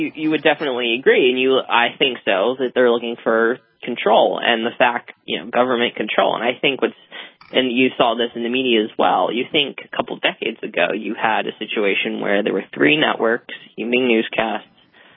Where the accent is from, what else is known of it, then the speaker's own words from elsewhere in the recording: Pennsylvania, United States; like Bob Casey in my home state of Pennsylvania